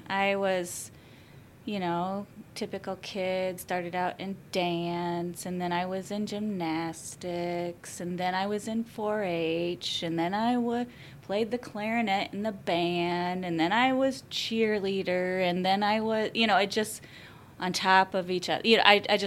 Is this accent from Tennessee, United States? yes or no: no; Hampton, Iowa, United States; I grew up in Hampton, Iowa, very small town, about 5,000 people. Grew up on a farm.